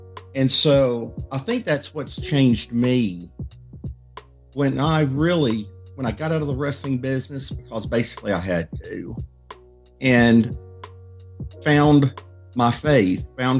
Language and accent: English; Georgia, United States; No, I actually was born and raised close to Atlanta, Georgia.